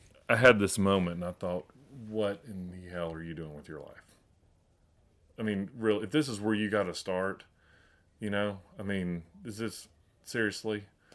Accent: Chattanooga, Tennessee, United States; I mean, I grew up in Chattanooga. I'd never heard of it.

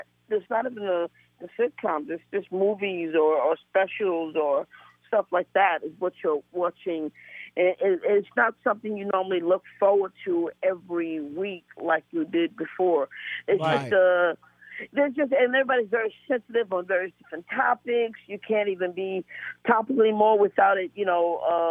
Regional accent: Brooklyn, New York, United States; You know, I am from Brooklyn, so it would be one hell of a battle to see the Brooklyn Nets against the Golden State Warriors.

